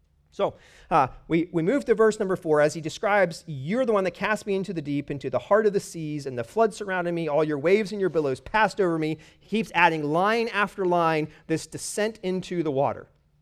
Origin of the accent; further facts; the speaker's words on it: Pennsylvania, United States; Now, I grew up in Pennsylvania, as far from ocean as is possible to be still in Pennsylvania. We lived all the way on the western side of the state.